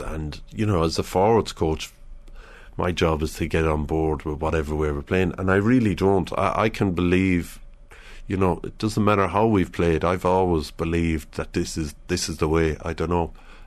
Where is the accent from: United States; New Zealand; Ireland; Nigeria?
Ireland; I think we've been smart, you know, in how we've gone about things as an Irish team.